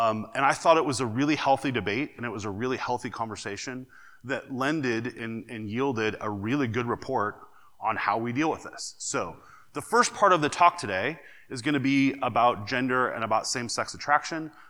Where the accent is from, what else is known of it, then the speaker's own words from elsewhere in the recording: Midwest, United States; things that happens in the Midwest is we're pretty blunt. I don't fully understand the nuances yet of being a Southerner